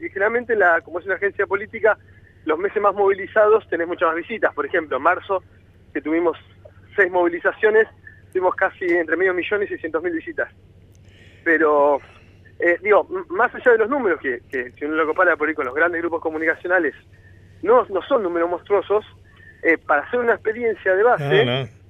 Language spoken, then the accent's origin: Spanish; Bahía Blanca, Buenos Aires Province, Argentina; Yo soy de Bahía Blanca.